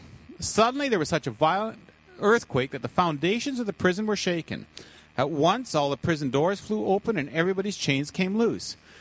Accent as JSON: {"language": "English", "country": "Canada", "tie": "born or raised there", "said": "And I'm very happy to be born and bred in Canada."}